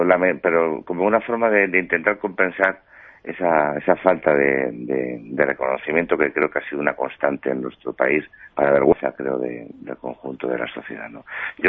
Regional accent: Spain; yo voy a asistir como ciudadano español. Un ciudadano español

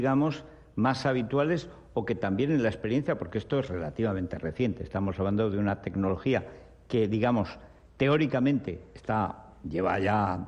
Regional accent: Aragon, Spain; o Fátima, o la Virgen del Tremedal, de mi pueblo, que es muy milagrosa

